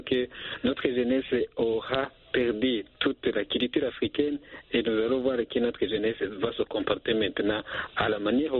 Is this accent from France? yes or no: no; Burundi; chez nous en Afrique, par exemple, chez nous au Burundi